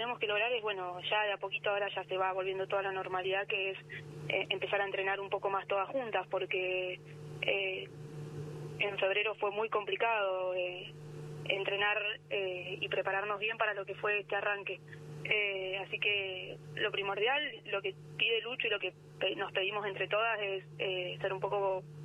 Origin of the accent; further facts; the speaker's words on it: Carmen de Patagones, Buenos Aires Province, Argentina; Patagones, yo siempre, de hecho, cuando puedo ir y voy, entreno. En pandemia, por ejemplo, que me fui a mi pueblo